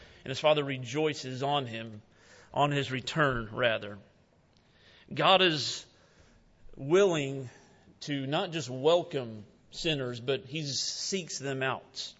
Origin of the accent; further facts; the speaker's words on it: United States; I think it is way too easy sometimes as an American to just accumulate stuff.